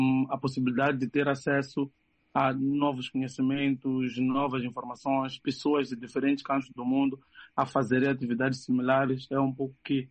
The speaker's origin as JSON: {"language": "Portuguese", "country": "Mozambique", "said": "nunca perguntam onde é que é Moçambique, eles sempre perguntam de que parte da África tu és"}